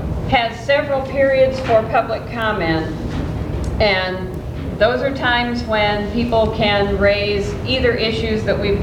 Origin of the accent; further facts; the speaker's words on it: Lincoln, United States; I'm chairman of the Board of Commissioners and I'm from Lincoln.